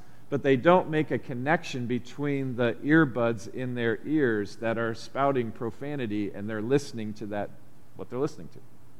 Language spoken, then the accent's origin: English; Iowa, United States; I grew up in Iowa.